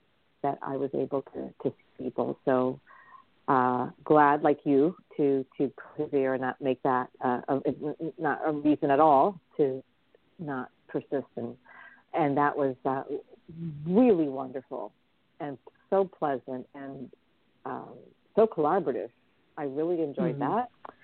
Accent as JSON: {"language": "English", "town": "New York City", "region": "New York", "country": "United States", "said": "I am as much as I adore nature, I am a ride or die New Yorker. So I'm here in the trenches with my fellow New Yorkers, which is fine."}